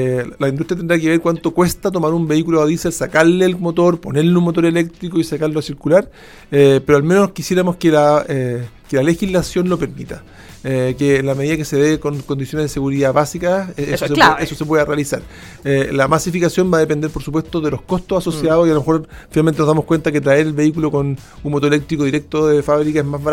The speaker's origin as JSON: {"language": "Spanish", "country": "Chile", "said": "no somos los chilenos diciendo que estamos en una posición muy favorable, sino que efectivamente las condiciones de nuestro desierto en el norte y de nuestro Magallanes"}